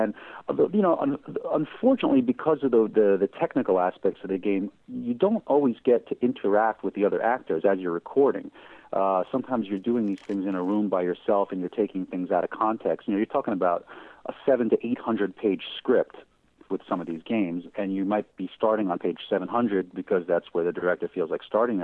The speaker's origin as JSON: {"language": "English", "town": "New York City", "region": "New York", "country": "United States", "tie": "born or raised there", "said": "This all started in New York. I grew up in New York, and after college, I came back to the city"}